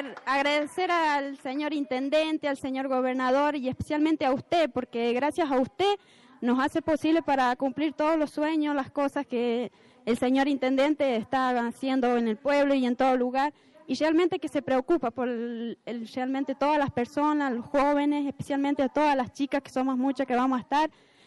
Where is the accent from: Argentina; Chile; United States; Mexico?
Argentina; Mascacín, Santa Fe; soy de Mascacín, a 38 kilómetros de esta ciudad.